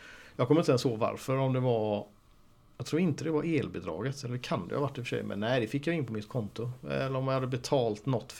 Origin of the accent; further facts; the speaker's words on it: Gothenburg, Västra Götaland County, Sweden; jag är från Angered. Så bara, men det är jag med från början, Gårdsten typ.